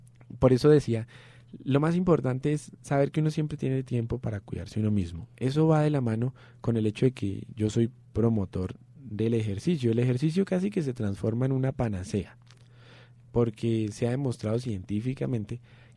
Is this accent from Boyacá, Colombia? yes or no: yes; Boyacá, Colombia; Y mi primo también es de Boyacá